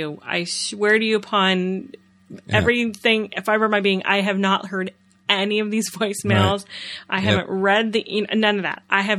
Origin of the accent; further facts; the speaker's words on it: Tornado Alley, United States; I grew up in Tornado Alley, and so I remember those things when I was a child.